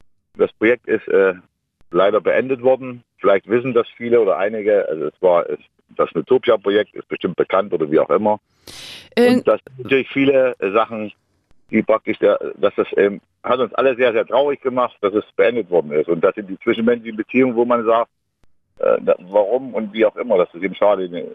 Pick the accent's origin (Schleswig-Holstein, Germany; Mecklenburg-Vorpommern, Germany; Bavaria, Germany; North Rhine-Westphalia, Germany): Mecklenburg-Vorpommern, Germany; Gelbensand; now in Berlin, Germany; Aus Gelbensand in Mecklenburg-Vorpommern, gerade in der, im Bereich Berlin.